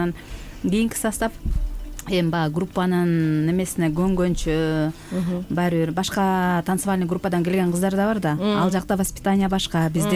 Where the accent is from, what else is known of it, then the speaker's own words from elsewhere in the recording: Bishkek, Kyrgyzstan; also born or lived in Talas; жерим Таластан болом. Бишкек шаарында төрөлүп өскөнбүз.